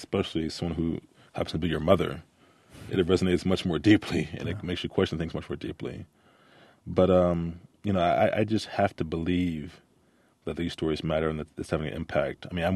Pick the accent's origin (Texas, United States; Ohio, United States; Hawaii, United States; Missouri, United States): Missouri, United States; St. Louis; I'm from St. Louis, and I was in St. Louis before I came here to visit U of I.